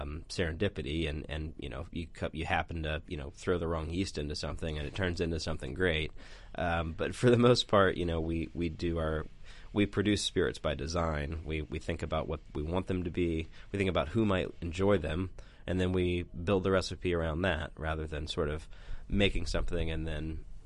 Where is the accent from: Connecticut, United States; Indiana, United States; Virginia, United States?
Indiana, United States; what growing up in Indiana was like, and all the scent memories you have of summer and spring and fall and winter